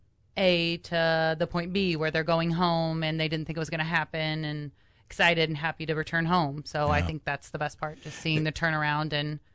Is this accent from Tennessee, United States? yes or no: yes; Knoxville, Tennessee, United States; born and raised in Knoxville. So it's where my roots are. I know a lot of people there, and my mom still lives in Knoxville. My grandma still lives in Knoxville. So I have a lot of family in the area.